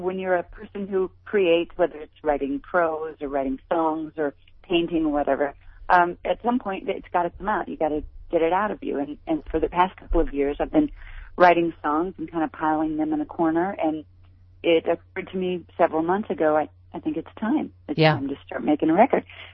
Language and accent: English; Midwest, United States; I'm from the Midwest.